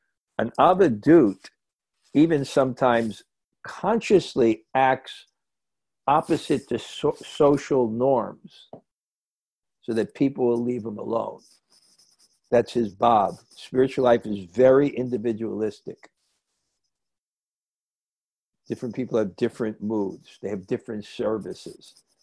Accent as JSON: {"language": "English", "town": "Vrindavan", "region": "Uttar Pradesh", "country": "India", "tie": "born or raised there", "said": "And he was in Vrindavan when we were growing up in Vrindavan."}